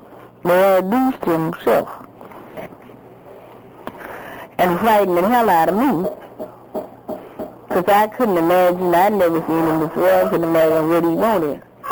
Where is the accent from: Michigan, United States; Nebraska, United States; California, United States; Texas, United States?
California, United States; Watts; some women went to my room with me because they heard that I was from Watts, and they wanted to talk to me.